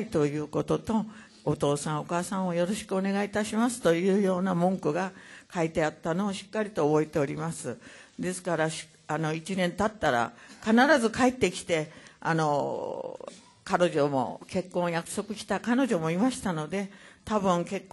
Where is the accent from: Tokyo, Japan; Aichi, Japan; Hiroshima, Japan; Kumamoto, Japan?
Kumamoto, Japan; 熊本から東京に来た時にはいい便りを持って熊本の方に私は帰りたいという気持ちで毎回毎回上京しておりますので、